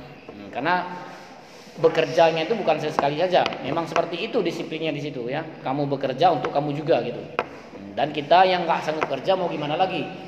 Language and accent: Indonesian; Alur Langsat, Aceh, Indonesia; Pantai Dona Salim Pinin, dari Salim Pinin nanti belok ke kanan. Jumpalah kampung saya, Alur Langsat namanya.